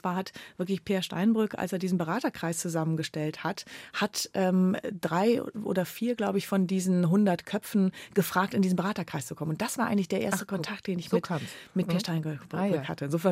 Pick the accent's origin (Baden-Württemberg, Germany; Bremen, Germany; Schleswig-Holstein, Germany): Schleswig-Holstein, Germany; Kiel; Also ich bin ja in Kiel wirklich sehr glücklich groß geworden. Es war eine tolle Stadt und Region, um da aufzuwachsen.